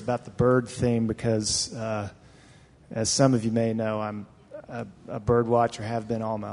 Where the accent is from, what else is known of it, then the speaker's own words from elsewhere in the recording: Tennessee, United States; And I grew up in Middle Tennessee, where there's a fairly spectacular warbler migration in the spring that happens every year.